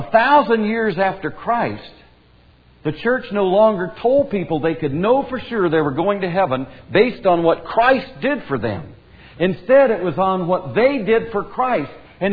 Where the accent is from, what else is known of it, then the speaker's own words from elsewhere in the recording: Myrtle Beach, South Carolina, United States; the gospel is that I grew up in the First Presbyterian Church of Myrtle Beach, South Carolina, which did not preach the gospel at the time I was there.